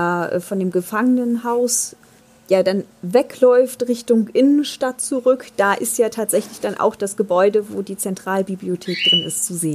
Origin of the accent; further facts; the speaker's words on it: Bremen, Germany; Also tatsächlich als Bremerin